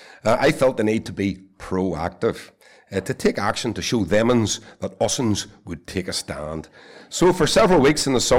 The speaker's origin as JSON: {"language": "English", "town": "Belfast", "region": "Northern Ireland", "country": "United Kingdom", "tie": "born or raised there", "said": "I grew up in Rugby Avenue in the Holy Lands area near Queen's University."}